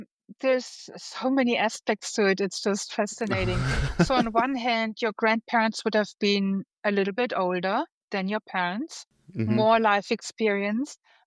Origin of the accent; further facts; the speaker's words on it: Germany; Yes, I am German, born and bred in Germany. My father was originally from Iran.